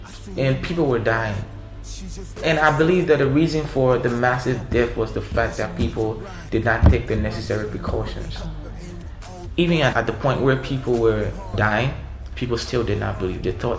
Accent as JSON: {"language": "English", "country": "Liberia", "said": "from Liberia, an artist, musician, producer, songwriter."}